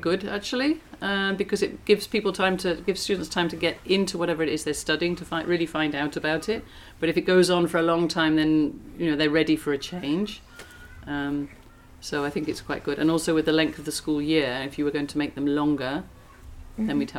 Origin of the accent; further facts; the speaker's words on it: South West England, United Kingdom; So I'm from an area called Gloucestershire, mm-hmm. which is in southwest England. I don't know if you've heard of Bristol. It's not far from mm-hmm. Bristol and Wales